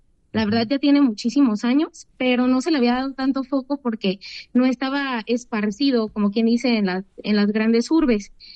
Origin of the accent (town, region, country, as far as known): Guadalajara, Jalisco, Mexico